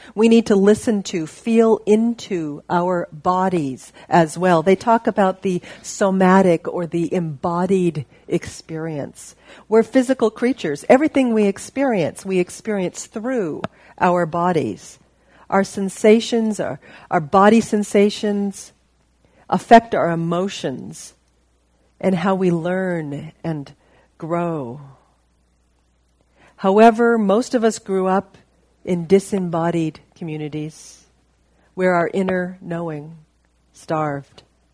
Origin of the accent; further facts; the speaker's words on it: Oregon, United States; I grew up in Oregon.